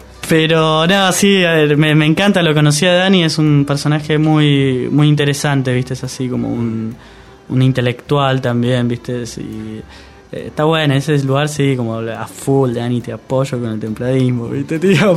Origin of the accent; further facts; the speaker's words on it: San Isidro, Buenos Aires Province, Argentina; porque vengo de San Isidro, entonces por eso es como que parece San Isidro, ya tiene como un aura, viste.